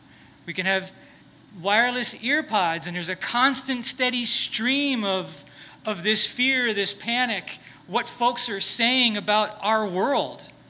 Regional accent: Florida, United States; growing up in South Florida, hurricane season starts in May and goes all the way till November.

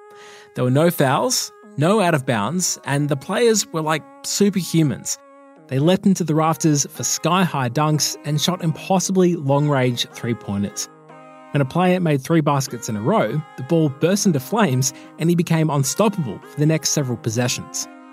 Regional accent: Australia; Growing up in Australia, I didn't have access to live NBA games on TV, but NBA Jam was the next best thing.

